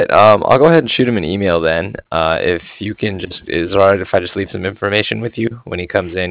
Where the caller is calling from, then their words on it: Cardiff, Wales, United Kingdom; I was calling from Cardiff.